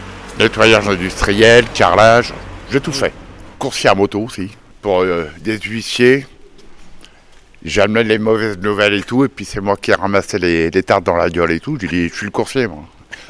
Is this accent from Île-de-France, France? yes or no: no; Saint-Malo, Brittany, France; now in Moncontour, France; Ça fait 7 ans que je suis ici, mais je viens de Saint-Malo.